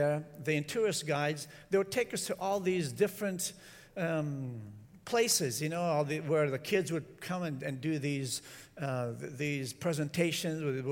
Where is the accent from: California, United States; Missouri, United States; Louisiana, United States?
California, United States; San Francisco; moved away as an adult; also born or lived in China / Australia; now in Canada; I was born in China, and from there, our family immigrated to Australia, from Australia to California, San Francisco. I went to finish university in Washington, and in 81 I moved up to Canada. So I'm actually a Russian Jew, born in China, lived in Australia, raised in San Francisco